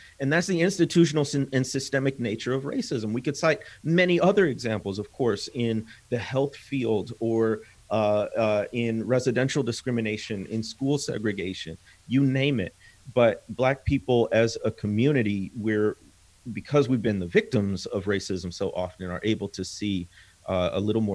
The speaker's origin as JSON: {"language": "English", "region": "Illinois", "country": "United States", "tie": "born or raised there", "said": "I grew up in Illinois near the border."}